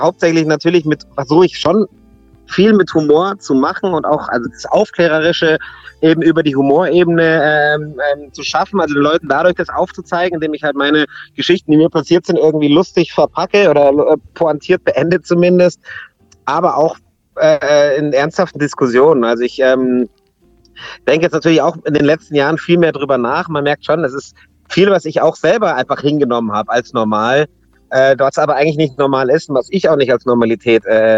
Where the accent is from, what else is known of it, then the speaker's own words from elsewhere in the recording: Puchheim, Bavaria, Germany; Und dann sage ich München, nein, wo kommst du eigentlich her? Dann sage ich Puchheim